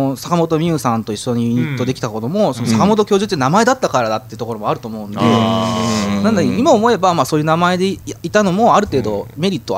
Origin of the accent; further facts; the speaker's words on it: Sakai, Osaka, Japan; 自分は大阪の南堺の方の出身なんですけども、結構柄悪いんですよね